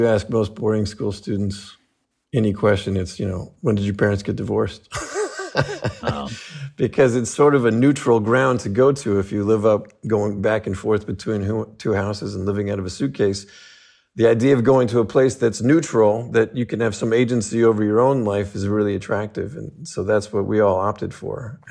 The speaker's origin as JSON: {"language": "English", "town": "Los Angeles", "region": "California", "country": "United States", "tie": "born or raised there", "said": "Well, I had an atypical upbringing. I was raised in Los Angeles, but my grandfather in 1959 bought a cattle ranch just north of Fresno, California"}